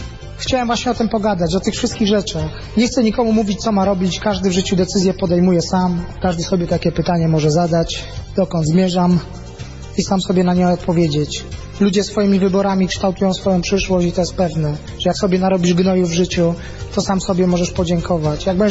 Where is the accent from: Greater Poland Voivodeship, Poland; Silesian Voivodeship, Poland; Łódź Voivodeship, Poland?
Silesian Voivodeship, Poland; Katowice; Przykładowo ja z Katowic pochodzę